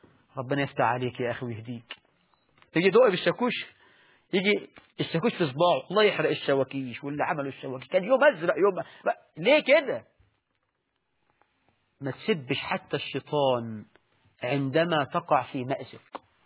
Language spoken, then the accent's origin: Arabic; Egypt; فأمثالنا احنا كمصريين يقولوا